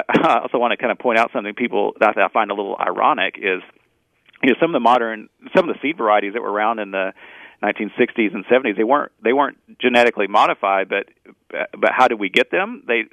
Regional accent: Texas, United States; accent: Texas; Well, I hope I'm not handicapped by my native Texas accent.

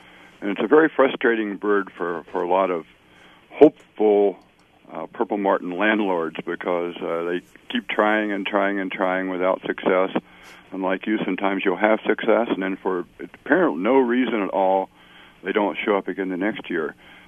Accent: Ohio, United States; I grew up in southern Ohio. I was born in December, as you might be able to tell from my first name.

